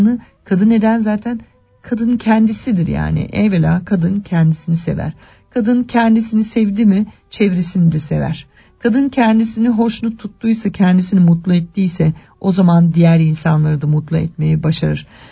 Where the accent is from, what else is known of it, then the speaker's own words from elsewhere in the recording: Istanbul, Turkey; Ben bunu bir İstanbullu olarak söylüyorum.